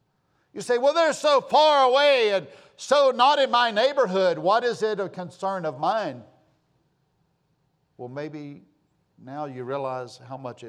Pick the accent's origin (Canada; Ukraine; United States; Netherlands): United States; But the last I looked, I too am American. I'm an American.